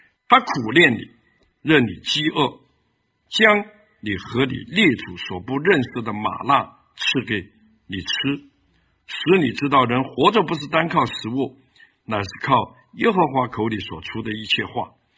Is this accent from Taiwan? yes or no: yes; Taiwan; now in North America; 我们从台湾来北美开始，16年前来开始的时候